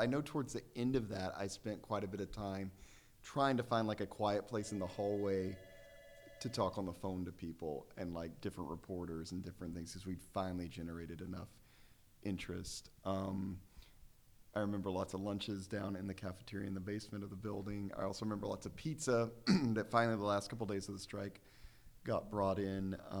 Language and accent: English; Amarillo, Texas, United States; now in Charleston, United States; I live in Charleston, West Virginia. I'm originally from Amarillo, Texas.